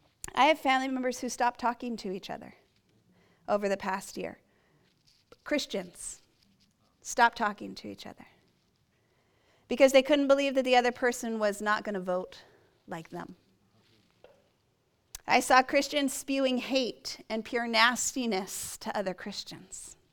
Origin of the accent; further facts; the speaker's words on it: United States; now in Canada; I am an American, born and raised. Now I am a Canadian.